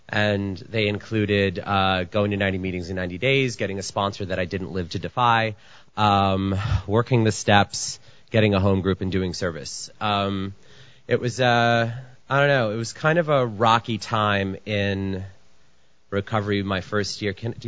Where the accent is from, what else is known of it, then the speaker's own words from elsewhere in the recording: New York, United States; I grew up in New York. I live in New York.